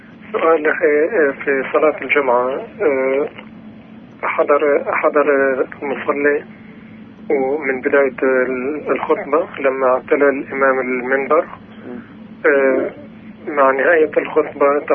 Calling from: United States; أنا بتكلم معكم من الولايات المتحدة من أمريكا

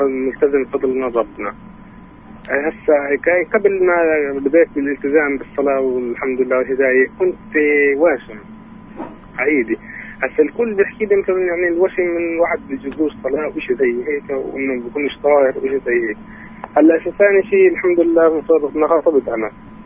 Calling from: Jenin, West Bank, Palestine; منطقة جنين.

